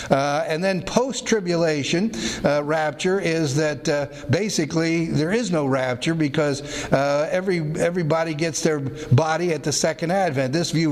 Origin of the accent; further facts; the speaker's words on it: Pennsylvania, United States; now in Vancouver; Like I am from Pennsylvania. You know, that's where I hail from long ago. But this morning I'm from my house. I'm from Vancouver.